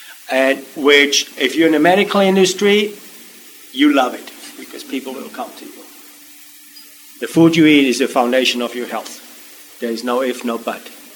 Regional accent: Switzerland; Like, I grew up in Switzerland.

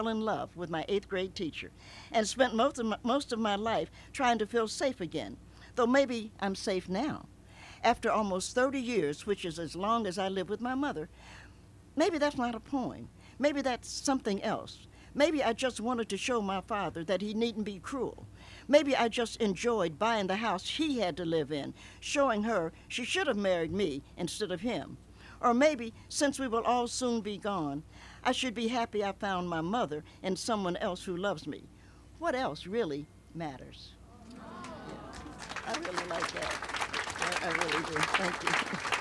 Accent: Cincinnati, Ohio, United States; also born or lived in Knoxville, United States; I grew up in Cincinnati. I'm a Knoxvillian by birth. I'm the first person actually in my family born in a hospital.

